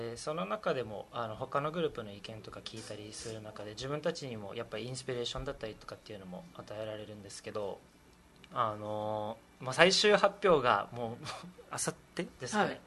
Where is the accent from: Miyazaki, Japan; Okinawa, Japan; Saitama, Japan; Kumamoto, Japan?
Okinawa, Japan; Japanese is a second language; also born or lived in United States; 自分はアメリカで生まれて3歳の時に沖縄に来たんですけど、